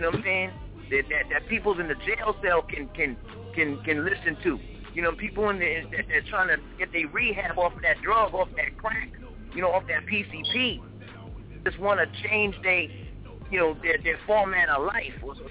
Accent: New York City, New York, United States; You know, I'm from Brooklyn, New York, you know what I'm saying?

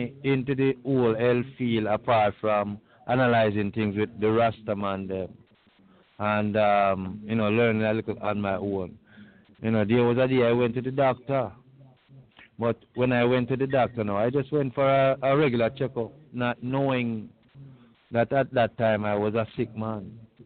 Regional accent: Jamaica; but originally I am from Jamaica.

